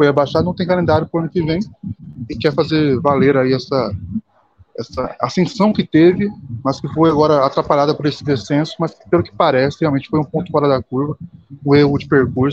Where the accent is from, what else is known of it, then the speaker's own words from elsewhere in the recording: South Region, Brazil; eu sou do Sul